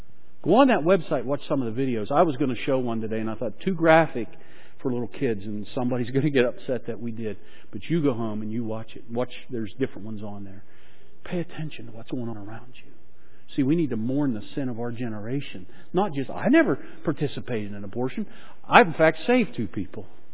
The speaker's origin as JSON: {"language": "English", "town": "Slippery Rock", "region": "Pennsylvania", "country": "United States", "tie": "born or raised there", "said": "I grew up in Slippery Rock. Our family lived on Keister Road, one edge of the Slippery Rock University campus"}